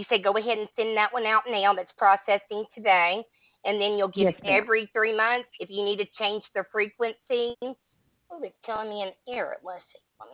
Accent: Montgomery, Alabama, United States; now in Maine, United States; I'm from Montgomery, Alabama. I live in Maine now, but I'm originally

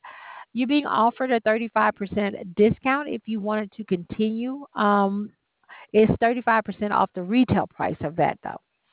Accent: Alabama, United States; Well, no, I'm not. I'm from Alabama

